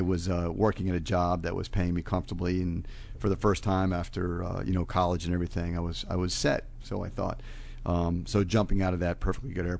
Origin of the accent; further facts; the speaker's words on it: Fairfax, Virginia, United States; Fairfax, Virginia.